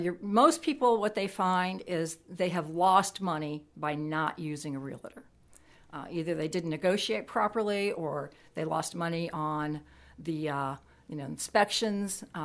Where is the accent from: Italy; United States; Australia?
United States; Crawfordsville, Indiana; I grew up in Crawfordsville, Indiana.